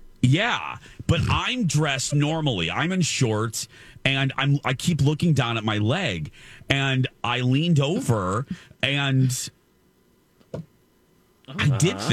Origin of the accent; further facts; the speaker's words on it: Michigan City, Indiana, United States; We had a couple of these in my hometown in Michigan City.